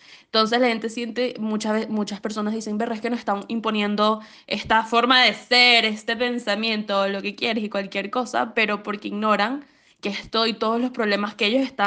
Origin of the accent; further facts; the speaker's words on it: Venezuela; en mi país todavía, o sea, tiene tantos problemas Venezuela que esto no es un problema primordial